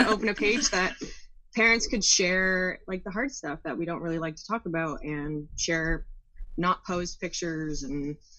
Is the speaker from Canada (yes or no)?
yes; Ontario, Canada; I'm from Ontario, Canada.